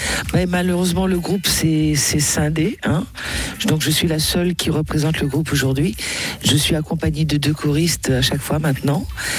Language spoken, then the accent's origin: French; Antilles, France; also born or lived in Ivry-sur-Seine; now in United States; Je suis née en France, je suis née à Ivry dans le 94. J'ai fait mes 9 premières années en France et après mes parents sont rentrés aux Antilles et j'ai grandi là-bas. Puis après je suis arrivée aux États-Unis